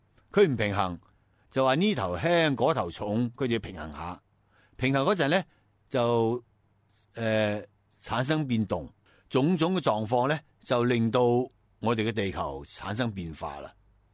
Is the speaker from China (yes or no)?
no; Taiwan; 那另外呢，拿我们台湾来讲，我们台湾人对环保的观念还是很模糊的。